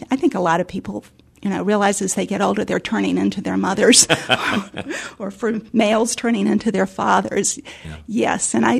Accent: the South, United States; accent: Southern; being a Southerner in a different part of the country, I had a Southern accent.

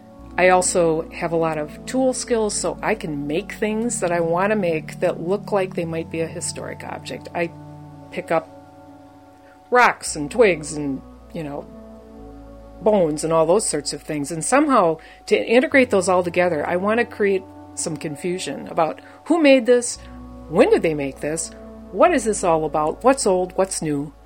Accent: Wisconsin, United States; I grew up outside of Milwaukee in a rural area

